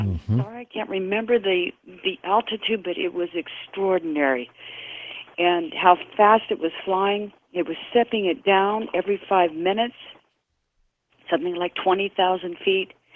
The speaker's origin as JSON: {"language": "English", "town": "El Paso", "region": "Texas", "country": "United States", "tie": "born there", "also_born_or_lived": "New Mexico", "said": "And because I was born in El Paso, Texas, you can imagine, I mean, we had a home up in Roswell. We had friends in Roswell. We lived in Ruidoso and Cloudcroft"}